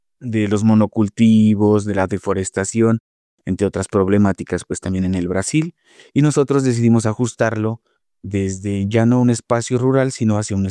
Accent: Pasto, Nariño, Colombia; Soy oriundo de Pasto.

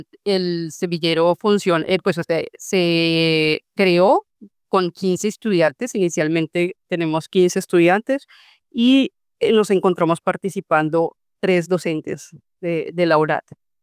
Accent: Bogotá, Colombia; yo soy bogotana.

